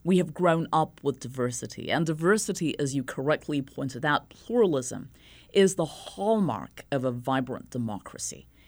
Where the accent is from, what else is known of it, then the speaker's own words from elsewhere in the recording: Jammu and Kashmir, India; I grew up in Kashmir in the 1970s and the 1980s, and the culture that I was raised in was composite. It was pluralistic. I was raised within a secular framework